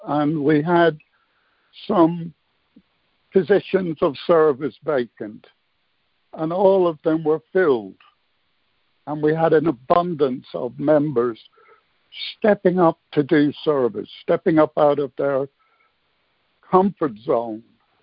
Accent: Ireland; now in United Kingdom; I am Irish, born in Ireland, but I live in the UK

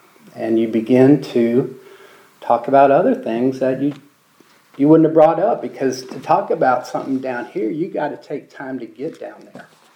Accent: Texas, United States; I'm from Texas, where men are men and women are too, and we don't cry.

